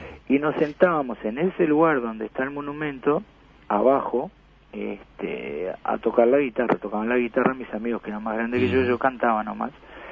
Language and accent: Spanish; Parque Plata, Uruguay; also born or lived in United States; Yo me crié, o sea, de chico en Parque Plata iba todos los fines de semana y pasaba todos los veranos. Mis viejos tenían casa ahí en la 16, a una cuadra de las 50 metros. Después nos fuimos a vivir a Estados Unidos